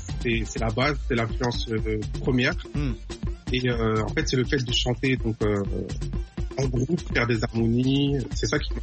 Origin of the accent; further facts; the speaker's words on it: Paris, Île-de-France, France; born there; je suis né en France, à Paris.